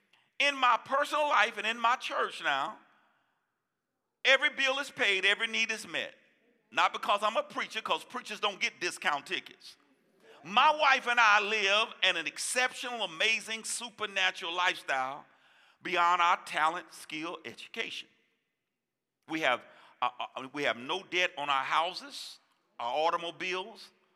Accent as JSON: {"language": "English", "town": "Brooklyn", "region": "New York", "country": "United States", "tie": "born or raised there", "said": "I grew up in the inner city of Brooklyn, New York, okay? I grew up in Bed-Stuy."}